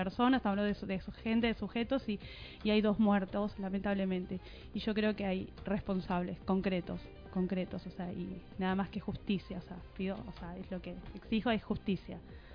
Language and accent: Spanish; Argentina; Muy triste, y sobre todo ver como nuestra querida Argentina tiene una anomia total con el tema de las leyes y las reglas.